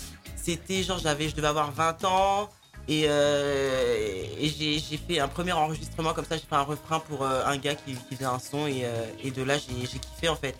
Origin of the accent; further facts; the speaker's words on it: France; Je suis née en France, j'ai grandi en banlieue.